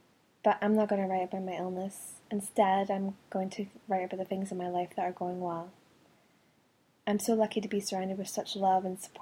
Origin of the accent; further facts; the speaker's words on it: Scotland, United Kingdom; accent: Scottish; And before you ask, yes, this really is my accent. It's actually a Scottish accent, and I'm rather proud of it.